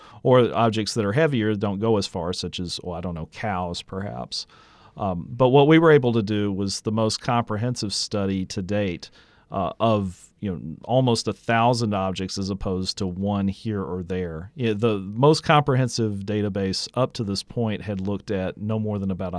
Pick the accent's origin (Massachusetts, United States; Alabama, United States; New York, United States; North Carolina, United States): Alabama, United States; Birmingham; I was watching the Weather Channel do live broadcasts from my hometown of Birmingham, Alabama